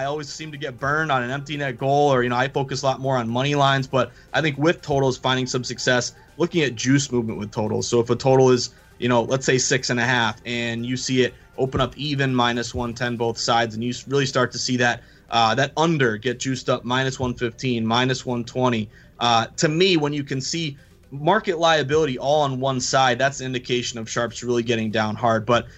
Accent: Boston, Massachusetts, United States; I'm from Boston. I'm a Bruins fan.

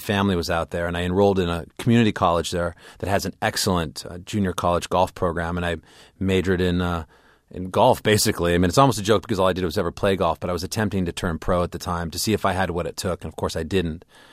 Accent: California, United States; I grew up in Southern California carpooling with Tiger Woods, actually.

